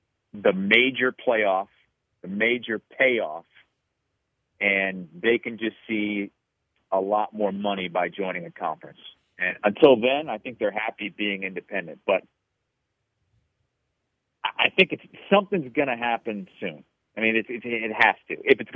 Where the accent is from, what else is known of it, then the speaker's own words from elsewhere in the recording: Iowa, United States; And, you know, I'm from Iowa, Big Ten country.